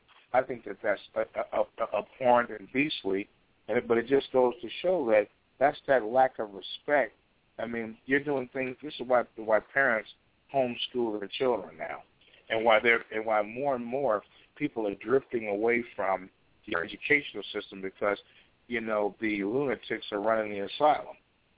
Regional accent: Chicago, Illinois, United States; I was raised in Chicago, directly under Elijah Muhammad

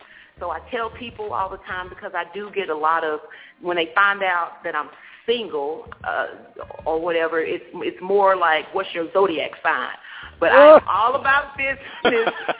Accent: Texas, United States; Now, Cornbread, you know I'm from Texas. You just can't have cornbread.

